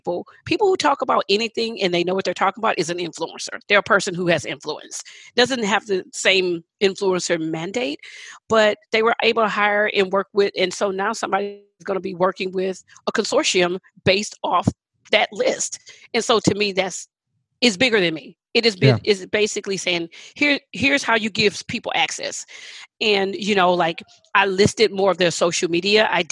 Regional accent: Texas, United States; I grew up in Texas, everybody, my family have barbecue

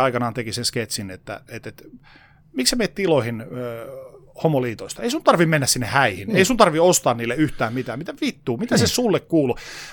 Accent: Helsinki, Uusimaa, Finland; rakastan Helsinkiä, tämä on mun kotikaupunki

